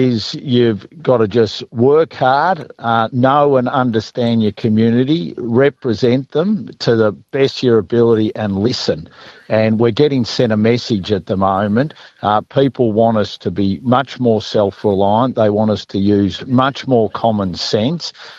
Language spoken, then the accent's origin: English; Australia; accent: broad Australian; I call it Coleraine with my broad Australian accent.